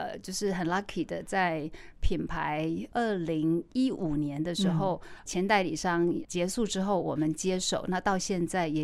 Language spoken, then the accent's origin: Chinese; Taichung, Taiwan; 因为一路我在台中长大工作